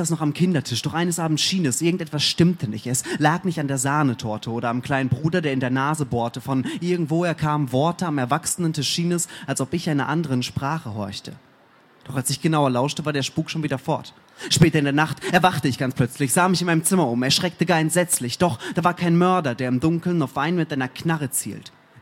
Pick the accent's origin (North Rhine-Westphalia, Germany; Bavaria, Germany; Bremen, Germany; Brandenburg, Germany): North Rhine-Westphalia, Germany; Warstein; Ich komme ursprünglich aus Warstein. Kennt das jemand?